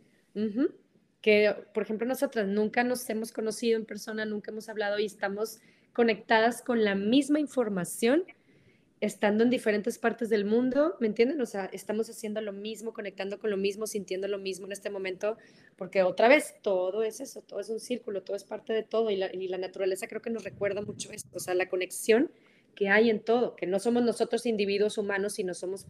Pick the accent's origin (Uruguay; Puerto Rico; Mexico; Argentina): Mexico; yo siendo de Monterrey, como que estamos muy pegados al norte, ¿no? Y pues era como yo, o sea, como que yo decía, ¿por qué nací en México?